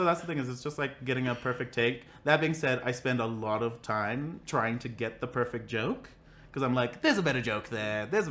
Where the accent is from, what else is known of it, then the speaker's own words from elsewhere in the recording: Harare, Zimbabwe; now in United States; I was born and raised in Zimbabwe.